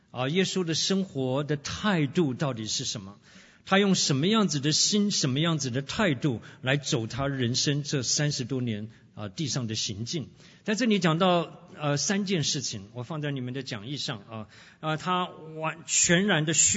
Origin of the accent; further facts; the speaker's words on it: China; 我说我们基督徒不是我们中国人最怕死，对不对？